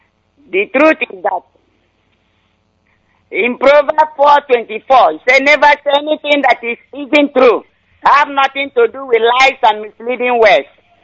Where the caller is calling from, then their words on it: Bende, Abia, Nigeria; I'm calling from Bende.